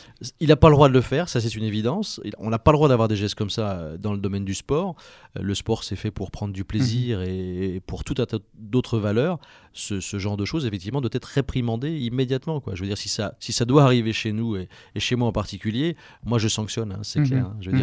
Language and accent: French; Marseille, Provence-Alpes-Côte d'Azur, France; Moi, je suis Marseillais.